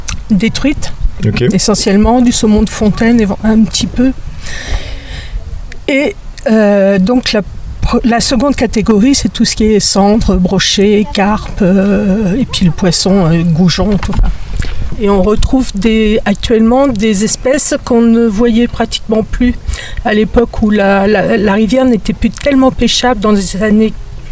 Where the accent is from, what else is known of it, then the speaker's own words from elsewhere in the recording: Alençon, Normandy, France; born there; Je suis née à Alençon, mais parce qu'il n'y avait pas de maternité à Saint-Cenery.